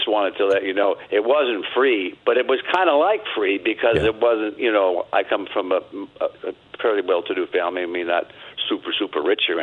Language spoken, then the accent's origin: English; Los Angeles, California, United States; Yeah. I'm a native Angeleno. I was born in California.